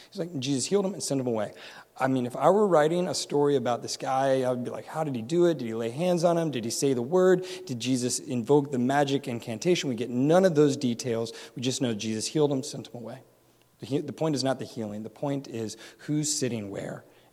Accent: North Carolina, United States; And I'm from North Carolina. I do not. That did not teach me.

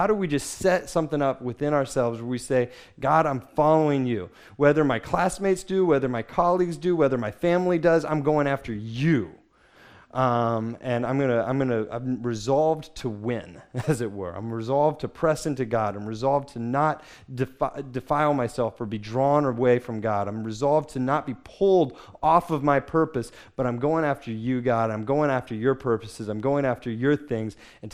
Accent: United States; In my marriage, my wife is Scottish and I'm American, which means that we speak two different languages.

